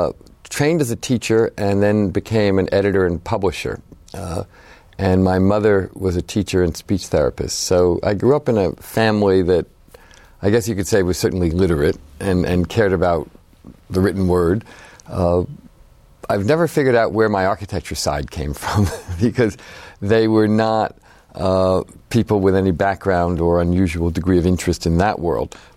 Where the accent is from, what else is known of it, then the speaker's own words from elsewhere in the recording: Nutley, New Jersey, United States; also born or lived in Passaic; I grew up in Passaic, New Jersey, and grew up in a nearby town called Nutley, New Jersey, which is these days, I think, best known as the hometown also of Martha Stewart.